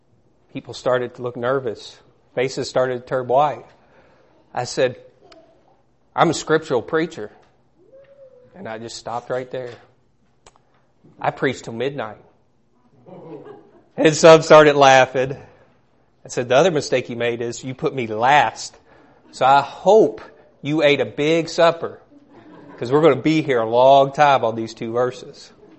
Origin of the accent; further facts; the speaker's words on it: Kentucky, United States; I'm originally from Kentucky. Probably couldn't pick that up.